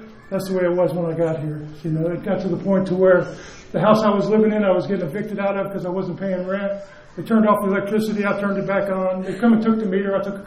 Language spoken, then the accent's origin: English; Savannah, Georgia, United States; I'm gratefully here from Savannah, Georgia, a member of the Primary Purpose Home Group